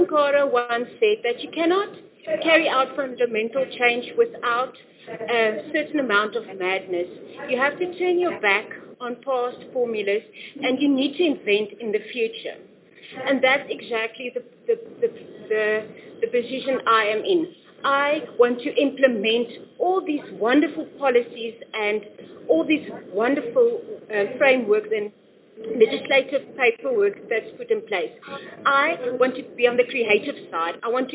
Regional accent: Port Elizabeth, Eastern Cape, South Africa; I am from Port Elizabeth, Eastern Cape, born and bred.

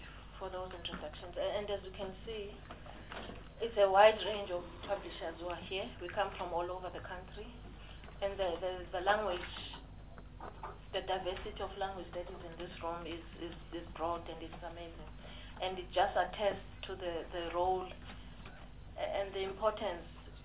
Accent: KwaZulu-Natal, South Africa; I'm from KwaZulu-Natal.

